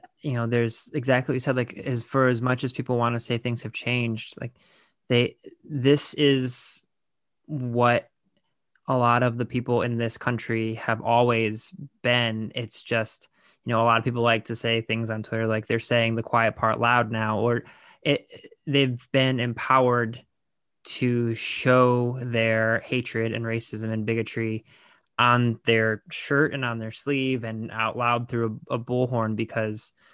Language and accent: English; Lorain, Ohio, United States; I'm from Lorain, Ohio, where Toni Morrison is from.